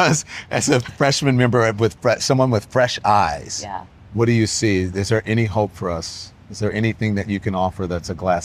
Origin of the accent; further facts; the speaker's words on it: Louisiana, United States; Dr. Bill Cassidy, and that's my home state